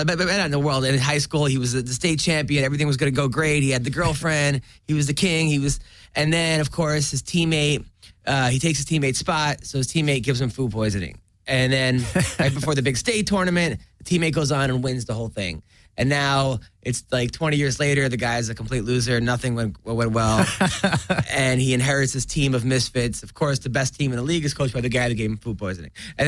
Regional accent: New York City, New York, United States; I mean, it's the most, I'm from New York. But MMA is not legal?

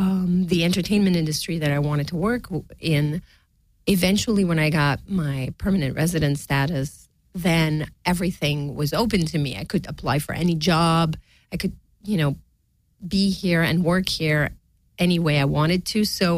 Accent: Canada; moved away as an adult; now in Los Angeles, United States; being Canadian and having to move to LA and to another country, basically, and deal with immigration.

